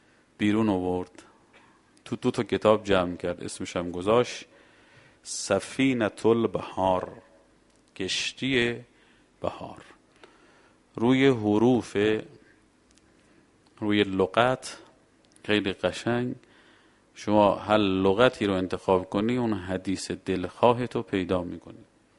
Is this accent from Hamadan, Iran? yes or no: no; Mashhad, Razavi Khorasan, Iran; ما خودمون بچه بودیم یادم میاد، ما بچه مشهدیم، مشهدم سرد سیره دیگه، خیلی هوا سرد میشد.